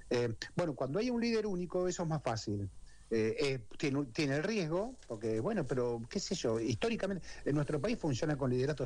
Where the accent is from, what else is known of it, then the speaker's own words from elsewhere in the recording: Argentina; es como que negar que somos argentinos.